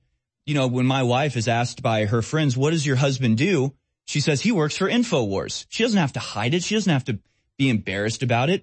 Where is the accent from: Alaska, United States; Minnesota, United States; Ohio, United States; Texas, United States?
Texas, United States; Houston; I grew up in Houston, Texas, the most diverse city in America.